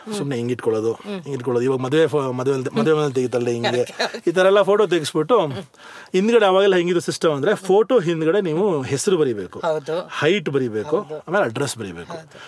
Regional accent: Bengaluru, Karnataka, India; ಬೆಂಗಳೂರಿಗೆ ಶಿಫ್ಟ್ ಆದಾಗ ಒಂದು ಬಹಳ ಚಿಕ್ಕ ಓಣಿಲಿ ನಮ್ಮ ಬದುಕು ಶುರುವಾಗಿದ್ದು. ನಾನು ಅಲ್ಲೇ ಹುಟ್ಟಿದ್ದು, ಬಸವನಗುಡಿ ಶೇಖರ್ ಆಸ್ಪತ್ರೆ.

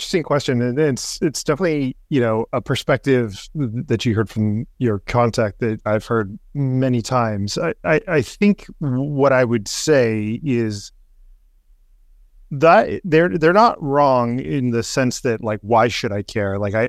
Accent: California, United States; In my home state of California, there's mandatory climate disclosures.

